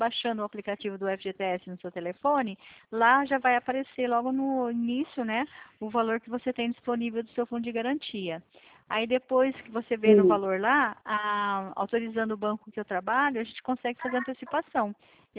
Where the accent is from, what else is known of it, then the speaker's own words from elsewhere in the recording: Americana, São Paulo, Brazil; Eu sou de Americana, estado de São Paulo, né?